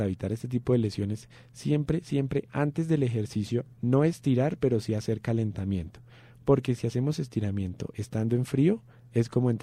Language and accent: Spanish; Boyacá, Colombia; Y mi primo también es de Boyacá